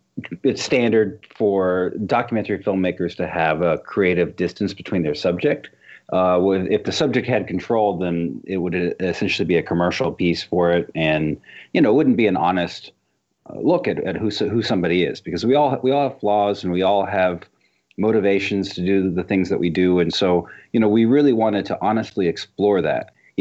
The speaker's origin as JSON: {"language": "English", "town": "Dallas", "region": "Texas", "country": "United States", "tie": "born or raised there", "said": "You know, I grew up in Dallas, Texas"}